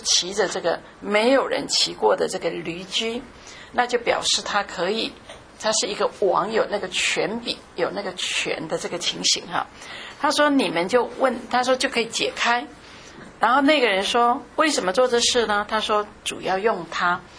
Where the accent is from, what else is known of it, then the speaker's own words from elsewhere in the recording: China; 那我们中国人不戴帽子，也没有这个东西